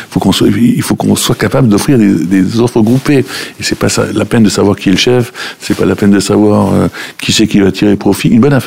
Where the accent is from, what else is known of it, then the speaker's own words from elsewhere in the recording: Grand Est, France; born there; je suis né en Moselle, parce que j'en suis fier, mais je suis dans le Val d'Oise, et ça aussi j'en suis fier.